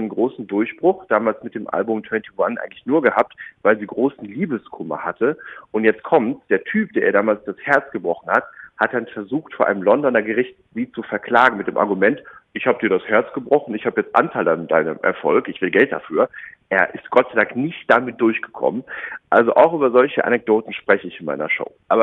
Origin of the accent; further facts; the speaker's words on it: Wattenscheid, North Rhine-Westphalia, Germany; also born or lived in Essen; Also ich bin in Essen geboren und dann irgendwann sind wir nach Wattenscheid gezogen. Und ich identifiziere mich schon sehr stark mit dem Ruhrgebiet und finde auch, das ist so eine Einheit. Mittlerweile aus beruflichen Gründen wohne ich hauptsächlich in Berlin